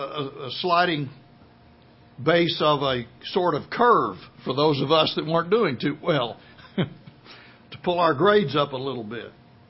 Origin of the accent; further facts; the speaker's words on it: Plainview, Texas, United States; grew up in the panhandle of Texas, and if you know anything about the panhandle of Texas, in fact, I grew up in Plainview, Texas, and the name is Plainview for a reason.